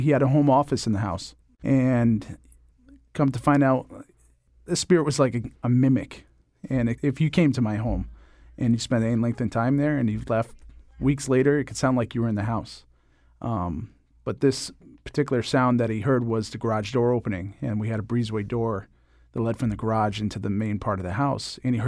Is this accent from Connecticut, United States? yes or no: yes; Connecticut, United States; also born or lived in Rochester; Well, technically, I was born in Rochester, New York, but I spent most of my life in Connecticut.